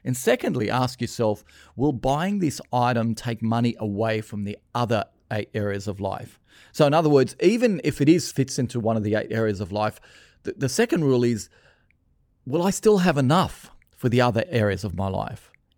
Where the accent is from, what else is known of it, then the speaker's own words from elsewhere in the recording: Lebanon; you know, when we came here from Lebanon, my parents had very, very little.